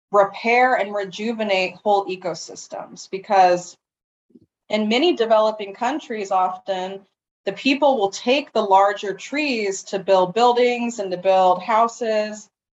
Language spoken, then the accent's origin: English; California, United States; I'm from the Bay Area, which tends to be, you know, a bit more progressive, I would say, in terms of education.